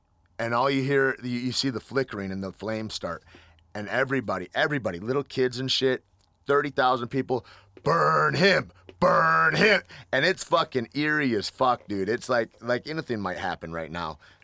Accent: Michigan, United States; No, I grew up in Michigan, but I've been in New Mexico since early 90s

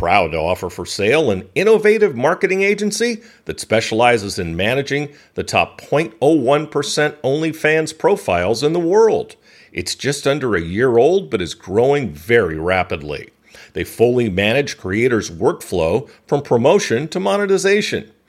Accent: California, United States; Sweet. I'm from the Bay, so.

